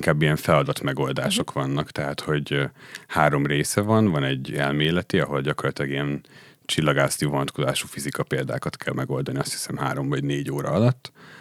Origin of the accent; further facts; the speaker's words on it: Érd, Pest, Hungary; És hát én érdi vagyok, úgyhogy Érdről jártam be